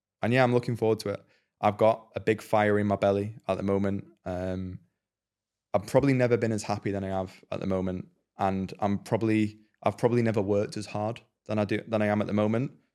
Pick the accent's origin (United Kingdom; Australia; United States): United Kingdom; Preston, North West England; like we're two kids from Preston who come from nothing, you know?